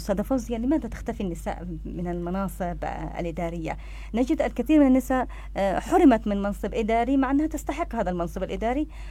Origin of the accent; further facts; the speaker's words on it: Yemen; يعني أنتم بتعيدوا هذه التجربة عندنا في اليمن.